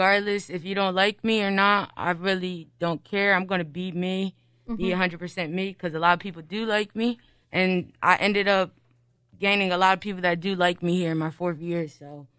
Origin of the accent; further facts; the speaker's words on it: Trenton, New Jersey, United States; where I'm from Trenton, and like the stereotype there is like, you know, like it's like very violent and like a lot of gangs and stuff like that.